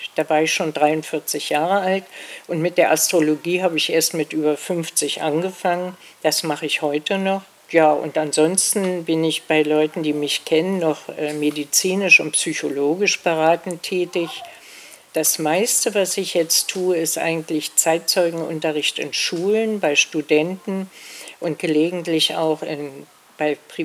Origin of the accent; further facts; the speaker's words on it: Berlin, Germany; born there; Ich bin 1937 in Berlin geboren, Kind jüdischer Eltern.